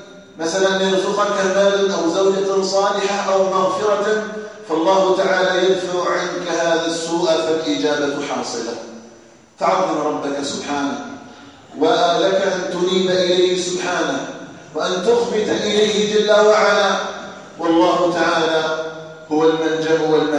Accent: Algeria; أن يجعل بلدنا الجزائر آمنا مطمئنا وسائر بلاد

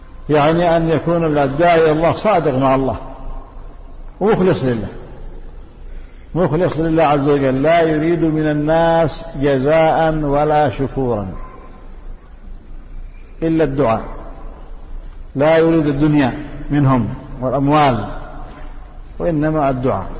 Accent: Yemen; جاءت فتن عندنا في اليمن كثيرة

